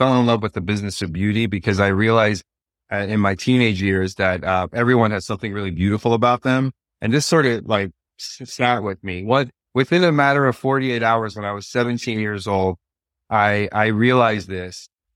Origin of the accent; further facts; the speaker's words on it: Washington, District of Columbia, United States; so I grew up in Washington, D.C.